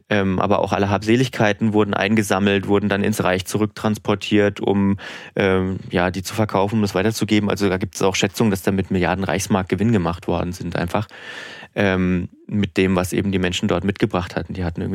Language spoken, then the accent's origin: German; Thuringia, Germany; ich komme aus Thüringen